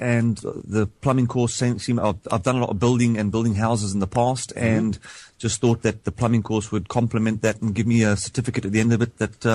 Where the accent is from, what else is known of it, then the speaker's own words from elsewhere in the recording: Cape Town, Western Cape, South Africa; moved away as an adult; now in United Kingdom; I'm originally from South Africa in Cape Town, and basically recession in 2008 closed my businesses down, and that's where I've ended up in the UK.